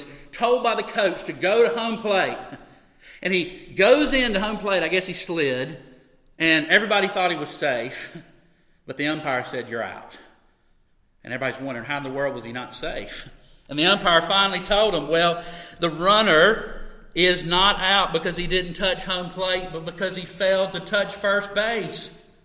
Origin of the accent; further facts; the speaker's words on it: United States; I'm American, so bear with me.